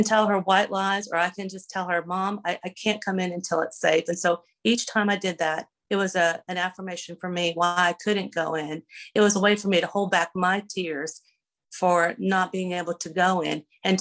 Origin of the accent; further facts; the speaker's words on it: Pennsylvania, United States; we grew up in Pennsylvania, and polkas and Polish celebrations were part of our background.